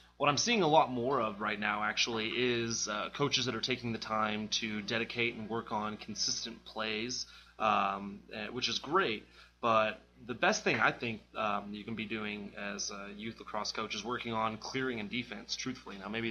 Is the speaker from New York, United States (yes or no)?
no; Texas, United States; Well, when I was growing up in Texas, we were basically taking anybody that we could find